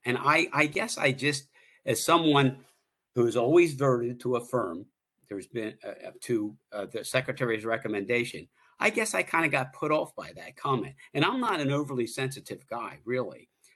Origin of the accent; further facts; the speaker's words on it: Wilmington, Delaware, United States; And I feel a sort of an emotional tie because originally I was from Northeast Wilmington.